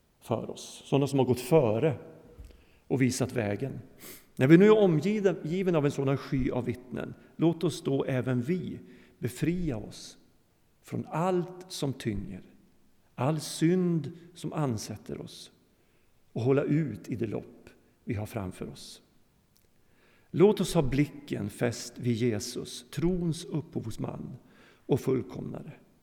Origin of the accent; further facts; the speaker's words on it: Lapland, Sweden; i den lilla by där jag växte upp i Lappland.